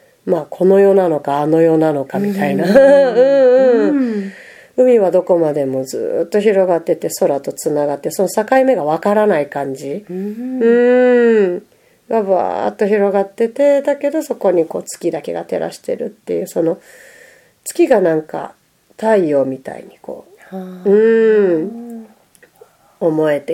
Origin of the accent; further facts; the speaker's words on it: Kansai, Japan; で、私の実家が、まあ、関西なんですけど